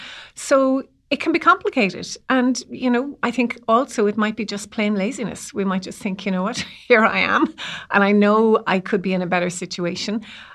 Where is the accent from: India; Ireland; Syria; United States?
Ireland; And I think as Irish people, we're incredibly hard on ourselves and quick to put ourselves down